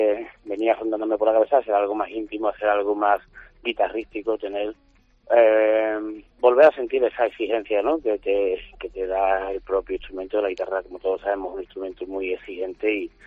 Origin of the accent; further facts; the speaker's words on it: Málaga, Andalusia, Spain; lo presento en Málaga, en el Teatro Cervantes, una vez más tengo la oportunidad de estar en mi tierra con público amigo